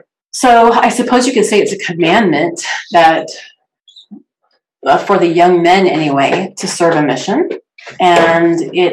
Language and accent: English; Clovis, California, United States; I grew up in Clovis, in the Fresno area.